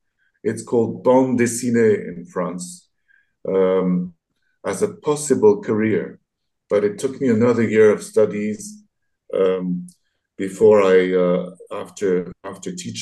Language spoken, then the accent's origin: English; Manila, Metro Manila, Philippines; born there; also born or lived in Washington, D.C., United States; I was born in 1957 in Manila, Philippines. My father was Vietnamese and my mother was French.